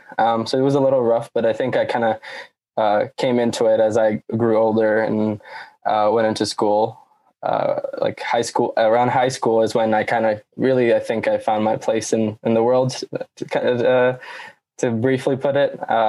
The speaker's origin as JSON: {"language": "English", "region": "Dubai", "country": "United Arab Emirates", "tie": "born or raised there", "also_born_or_lived": "Sri Lanka", "said": "So I was born in Dubai, and then we moved to Sri Lanka when I was like 6 months old, and then lived there till I was six or seven. So I went to kindergarten in Sri Lanka, and then came to school, I think first or second grade in Dubai."}